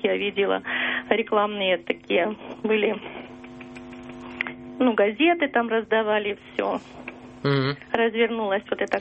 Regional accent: Ukraine; now in Moscow, Russia; Я с Украины, но сейчас в Москве.

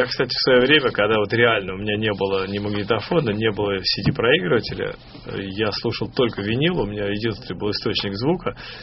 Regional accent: Moscow, Russia; Я из Москвы.

